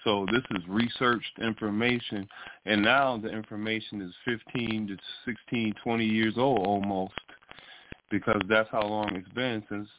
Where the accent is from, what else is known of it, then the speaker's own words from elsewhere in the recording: Detroit, Michigan, United States; I was raised in Detroit, too.